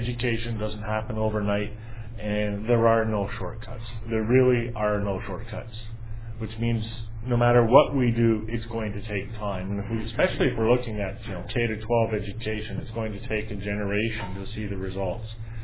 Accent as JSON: {"language": "English", "region": "New Brunswick", "country": "Canada", "said": "I went to Tasmania because I was from New Brunswick"}